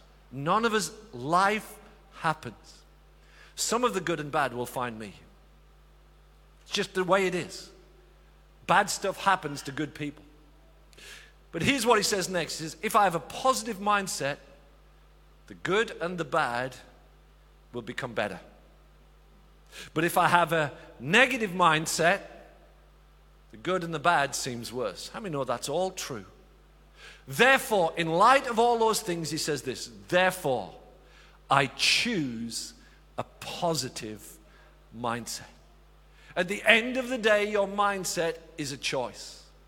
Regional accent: Northeast, United States; But I'm from the Northeast, where men are men and so are the women sort of thing. And we're tough and we're very black and white. We're often very negative. And so that's how I was brought up to be.

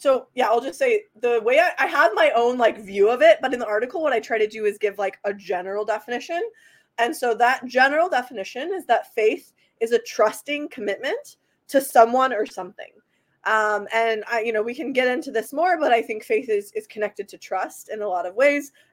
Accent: Kansas, United States; So I'm from Kansas, so I'm a fan for sure.

